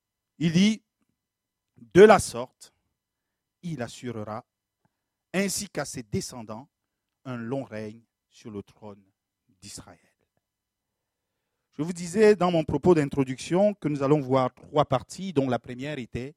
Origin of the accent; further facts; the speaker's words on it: Cameroon; je viens du Cameroun